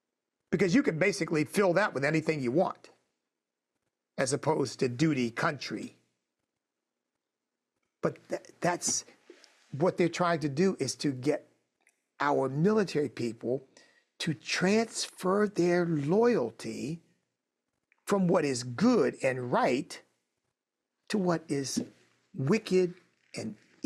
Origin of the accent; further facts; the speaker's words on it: United States; the great blessing that I acknowledge of being an American.